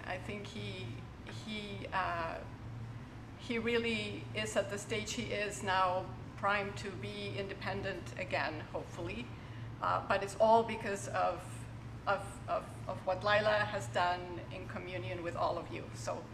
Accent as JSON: {"language": "English", "country": "Mexico", "said": "I'm from Mexico originally"}